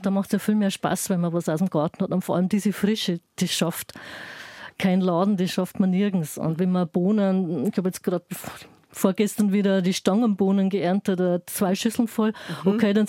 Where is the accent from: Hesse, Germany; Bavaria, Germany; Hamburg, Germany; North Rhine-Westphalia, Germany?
Bavaria, Germany; Bei uns in der Oberpfalz oder Niederbayern